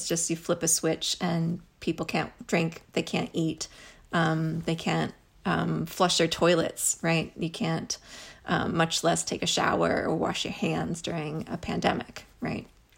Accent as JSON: {"language": "English", "region": "Missouri", "country": "United States", "tie": "born or raised there", "said": "all the things that growing up in the Midwest in Missouri, that sort of get you through a storm like that."}